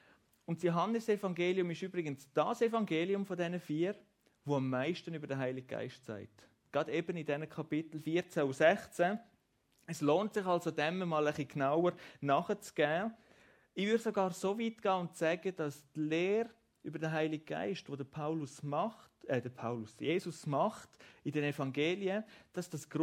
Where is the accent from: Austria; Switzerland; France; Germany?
Switzerland; so sind wir prägt als Schweizer.